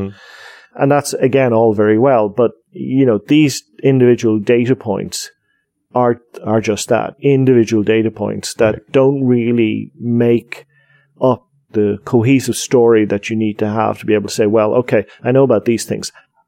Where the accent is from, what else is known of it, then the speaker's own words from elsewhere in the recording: Ireland; Being Irish, I can argue against myself all day long.